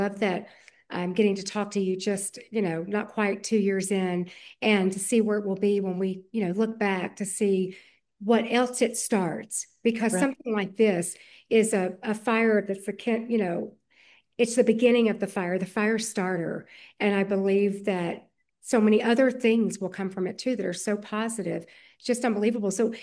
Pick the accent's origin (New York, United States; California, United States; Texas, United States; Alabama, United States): Alabama, United States; moved away; Most everybody knows that I'm from Alabama, and I love the state. I haven't lived there for many years